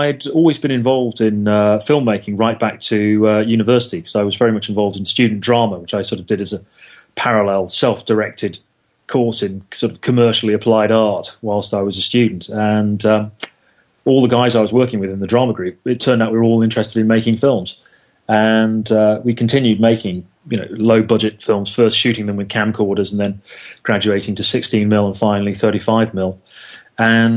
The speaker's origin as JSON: {"language": "English", "region": "North West England", "country": "United Kingdom", "said": "up in the northwest in Liverpool, which is the part of the country that I come from. I come from Cheshire, and it's a neighbouring county."}